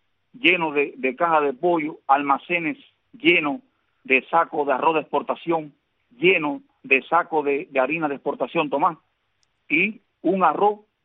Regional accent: Cuba; nosotros los vanenses, vamos a decir Cuba entera, porque todos somos cubanos, vivimos aquí en Cuba

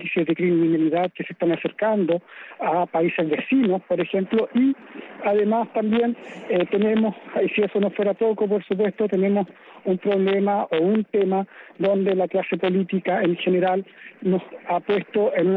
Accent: Chile; estamos nosotros como chilenos siendo parte de un proceso de ataque

